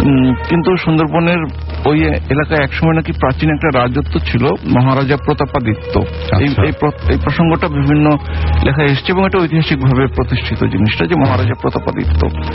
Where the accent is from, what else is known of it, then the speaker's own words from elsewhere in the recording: Khulna, Khulna Division, Bangladesh; now in Dhaka, Bangladesh; আমি খুলনার ছেলে, এখন যদিও পেশাগত কারণে ঢাকায় থাকতে হয়